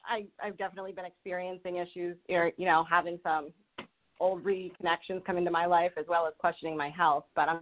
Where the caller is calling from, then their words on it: Rhode Island, United States; I'm calling in from Rhode Island.